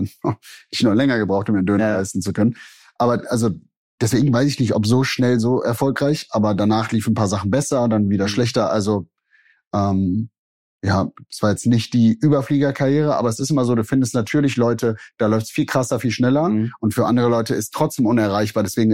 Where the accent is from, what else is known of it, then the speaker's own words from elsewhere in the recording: Hückeswagen, North Rhine-Westphalia, Germany; Ich komme aus NRW zwischen Köln und Wuppertal, so aus dem Bergischen Land. Hückeswagen heißt das kleine Dorf, das kennt man nicht, ja. Da komme ich eigentlich her.